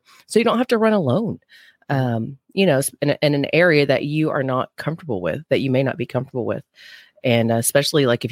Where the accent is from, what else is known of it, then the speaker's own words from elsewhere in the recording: Panama City, Florida, United States; like back home in Panama City, I'm from Panama City, Florida.